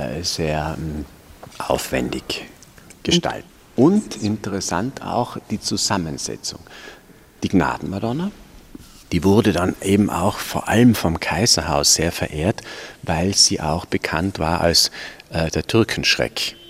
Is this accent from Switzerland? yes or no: no; Tyrol, Austria; now in Vienna, Austria; Das ist für mich als Tiroler, als Gebirgstiroler unmöglich.